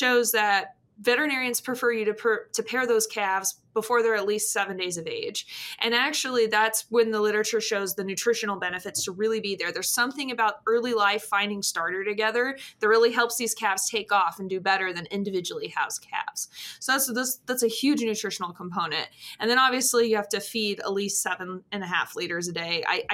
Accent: California, United States; I grew up in Southern California, just one dairy in the entire county where I grew up, actually.

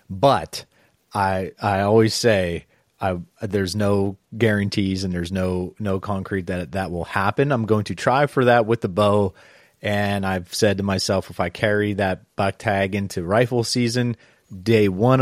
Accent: Pennsylvania, United States; this changed my goal and my mindset a little bit about my home state of PA

